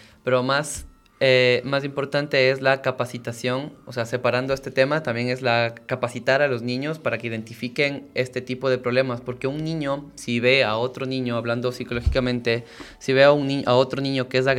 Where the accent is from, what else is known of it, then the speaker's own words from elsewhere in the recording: Tena, Napo, Ecuador; Vengo de la selva, yo vengo de la Amazonía, vengo del Tena